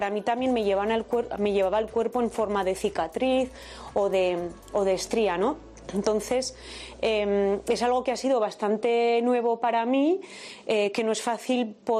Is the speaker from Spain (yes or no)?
yes; Zaragoza, Aragon, Spain; Yo soy de Zaragoza